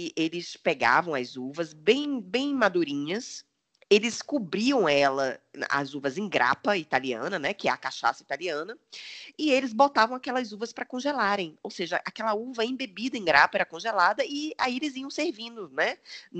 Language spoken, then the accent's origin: Portuguese; Bahia, Brazil; also born or lived in Germany; Imagina, gente, eu sou baiana, né? Imagina morar lá numa cidade que dava menos 10 no inverno.